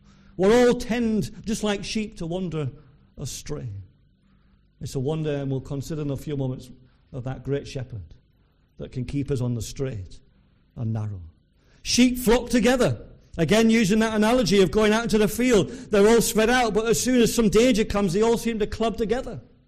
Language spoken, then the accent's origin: English; Yorkshire and the Humber, United Kingdom; I come from North Yorkshire, and there's many a field in North Yorkshire with sheep in. And I was brought up in that county with many sheep on the fields.